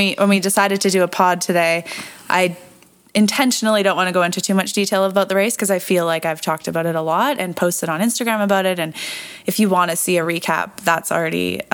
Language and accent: English; Canada; I'm Canadian.